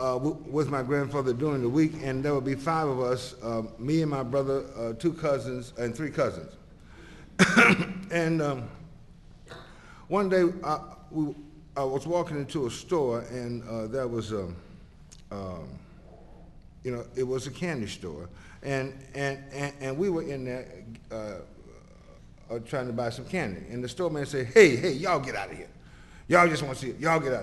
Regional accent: Atlanta, Georgia, United States; born there; I want you to know that I was born here in Atlanta, Georgia, a long, long time ago.

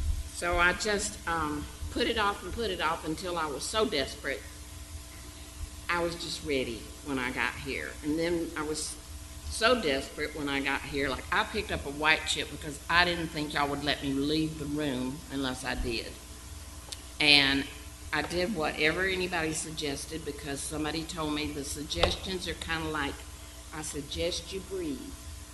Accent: Gainesville, Georgia, United States; born there; I was born on Athens Highway, on a dairy farm in Gainesville, Georgia.

